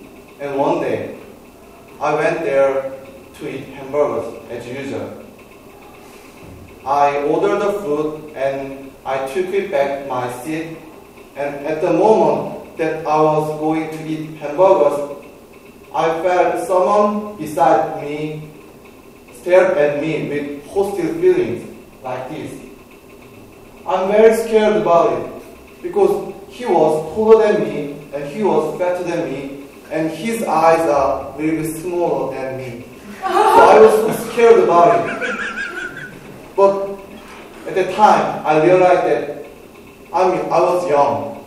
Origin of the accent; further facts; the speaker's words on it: South Korea; English is a second language; So I answered, "I'm from Korea."